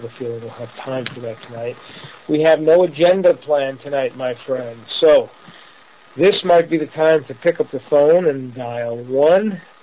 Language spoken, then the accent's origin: English; New York City, New York, United States; especially if you grew up in the culture I grew up in New York City, where so many people actually, I believe, derive their self-worth from identity with certain sports teams and sports franchises.